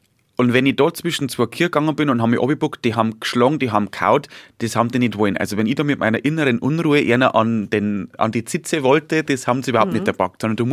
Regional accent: Bavaria, Germany

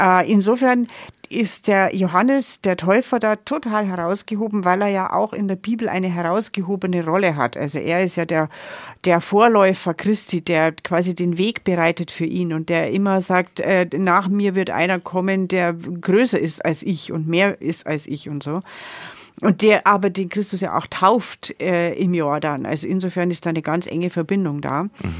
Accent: Bavaria, Germany; Also ich komme ja aus dem Chiemgau

